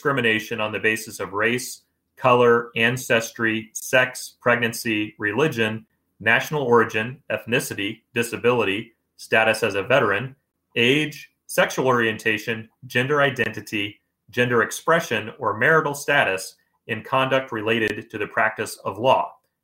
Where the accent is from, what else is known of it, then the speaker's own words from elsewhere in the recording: Kansas, United States; maybe this is because I'm from Kansas and I am a Kansas lawyer